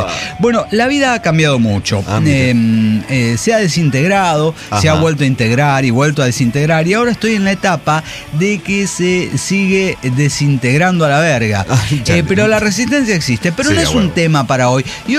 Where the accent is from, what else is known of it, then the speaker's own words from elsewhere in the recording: Mexico; Como buen mexicano